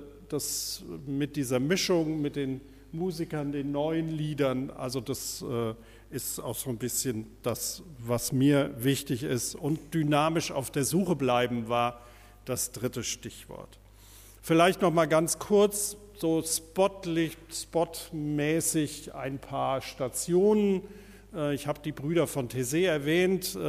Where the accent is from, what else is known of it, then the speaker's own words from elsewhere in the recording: Koblenz, Rhineland-Palatinate, Germany; Ich bin ursprünglich rheinischer Pfarrer. Ich komme aus Koblenz